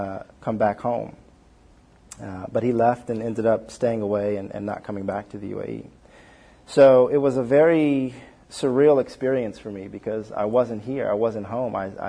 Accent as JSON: {"language": "English", "region": "California", "country": "United States", "tie": "born or raised there", "said": "So I grew up in California. My mother's family is Jewish. My father's family is African-American and Christian."}